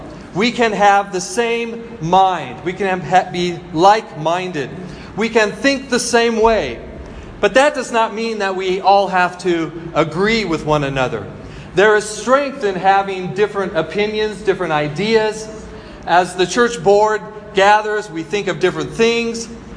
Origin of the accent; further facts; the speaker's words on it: United States; also born or lived in Philippines; yes, I'm American, but I'm also a little Chinese because of Shan.